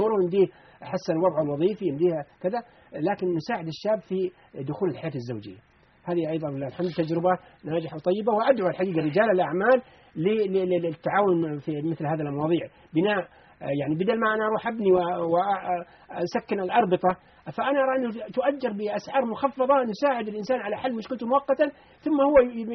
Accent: Jeddah, Makkah Province, Saudi Arabia; هذه القضية عندنا في جدة

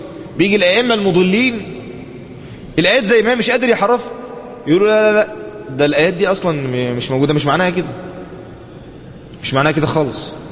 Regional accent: Egypt; اللهم اصرف عن بلادنا مصر الفتن

